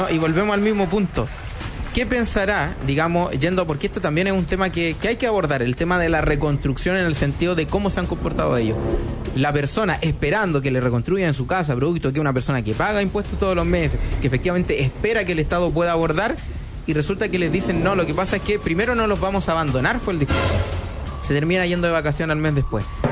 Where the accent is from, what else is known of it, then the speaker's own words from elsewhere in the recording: Cerro Navia, Santiago Metropolitan, Chile; yo soy la comuna de Cerro Navia